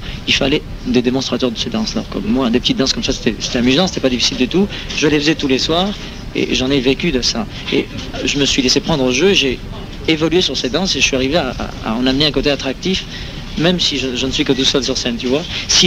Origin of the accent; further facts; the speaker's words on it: France; je suis français quand même avant tout.